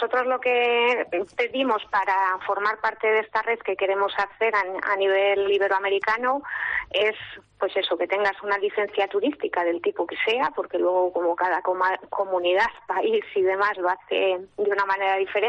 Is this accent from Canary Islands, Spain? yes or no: no; Castile and León, Spain; yo soy zamorana, también estoy en la raya, también tenemos problemas de despoblación